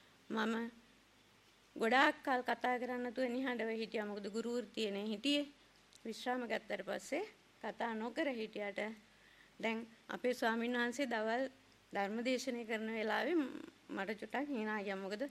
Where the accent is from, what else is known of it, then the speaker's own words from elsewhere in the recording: Warakapola, Sabaragamuwa Province, Sri Lanka; මං හැදුනේ වැඩුනේ මෙතන ඉඳන් කිලෝමීටර් 8ක් විතර එහා පැත්තේ වරකපොලට, පොඩ්ඩක් එහා පැත්තේ තමයි මගේ තාමත් ගෙදර තියෙනවා.